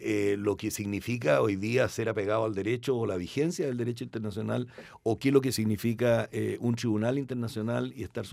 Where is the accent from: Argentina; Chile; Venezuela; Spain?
Chile; me deja contento como chileno